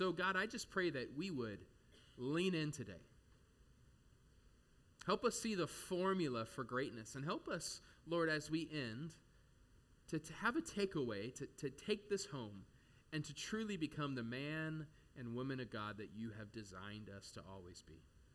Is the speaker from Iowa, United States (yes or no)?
no; Arizona, United States; I am from Arizona, and shout out to Arizona.